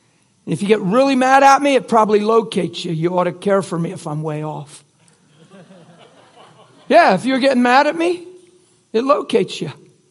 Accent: East Coast, United States; I'm from the East Coast, so it's 12:05 to me.

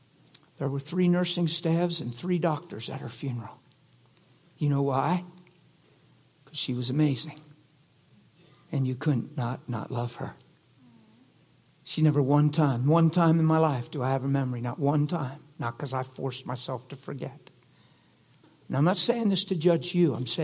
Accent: East Coast, United States; I'm from the East Coast, so it's 12:05 to me.

